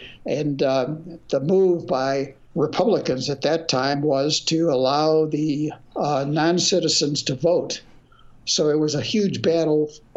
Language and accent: English; Illinois, United States; I grew up in Illinois. I grew up in Cook County, but right down in the southwest part near the Illinois-Michigan Canal.